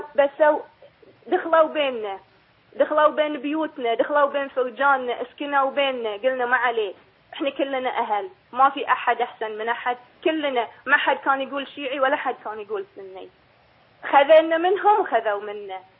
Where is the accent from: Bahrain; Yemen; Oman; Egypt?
Bahrain; أنا بنت الديرة وهاي ديرتي